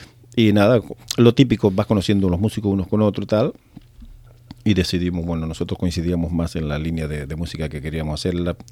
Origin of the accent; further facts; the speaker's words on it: Canary Islands, Spain; Claro, siendo canario, lógico, estamos fijos bajo el sol.